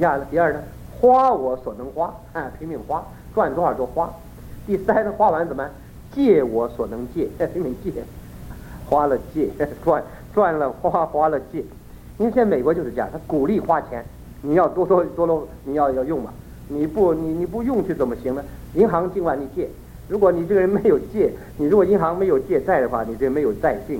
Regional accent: China; now in Taiwan; 拿我们这些30年来在台湾，我们从大陆来的这个弟兄姊妹

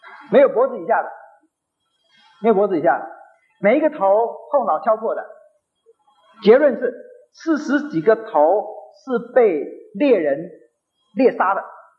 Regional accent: China; 我们中国人是比较进化一点，就毛少

